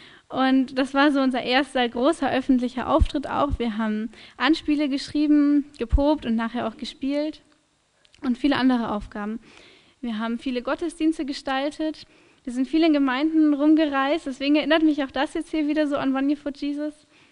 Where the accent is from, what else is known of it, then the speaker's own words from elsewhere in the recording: Penzberg, Bavaria, Germany; Und wir waren auch in Penzberg, das war meine Heimatgemeinde.